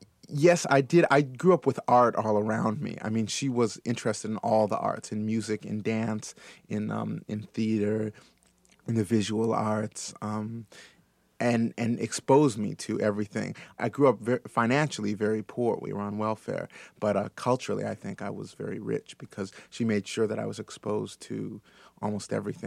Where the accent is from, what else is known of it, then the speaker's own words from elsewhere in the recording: Berkeley, California, United States; I grew up in Berkeley I'm from mixed parentage